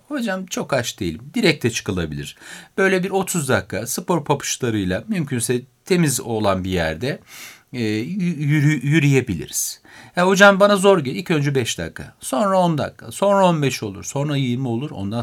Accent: Beypazarı, Ankara, Turkey; Ben Ankara Beypazarlıyım.

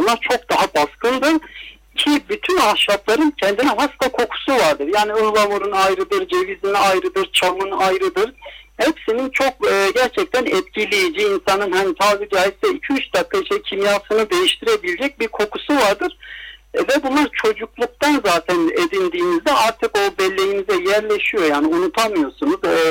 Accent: Izmir, İzmir, Turkey; also born or lived in Muş; Yani 1973 Muş doğumluyum. Aslında Muşluyum. 7 yaşından itibaren işte İzmir'e geldim

